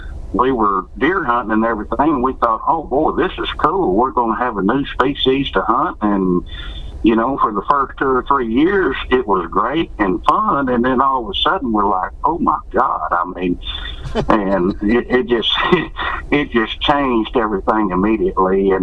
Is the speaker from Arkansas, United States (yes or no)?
yes; Arkansas, United States; I kind of grew up around it a little bit in South Arkansas.